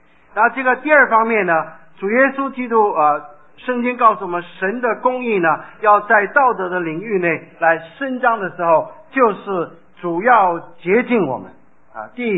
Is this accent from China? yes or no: no; South Korea; 我就想到我小的时候在韩国的时候，这个韩国的妇女啊